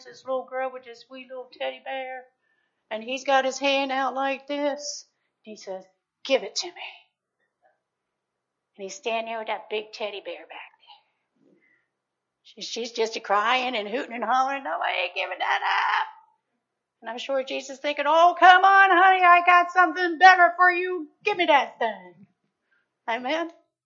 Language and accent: English; Eastvale, Pennsylvania, United States; I am from Eastvale, Pennsylvania, just saying.